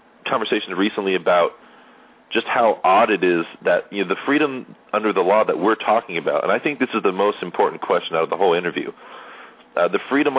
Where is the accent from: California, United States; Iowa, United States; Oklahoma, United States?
California, United States; in my home state, you know, in California